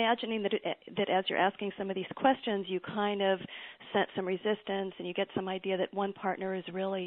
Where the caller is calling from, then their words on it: Los Angeles, California, United States; from Los Angeles, California.